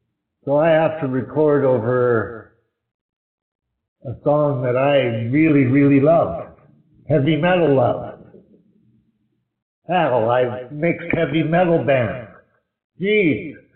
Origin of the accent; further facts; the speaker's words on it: Canada; I'm from Canada.